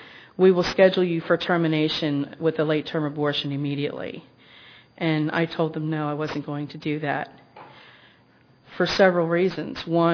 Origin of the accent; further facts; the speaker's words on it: Maryland, United States; I called a friendly pastor that I knew from my hometown in Maryland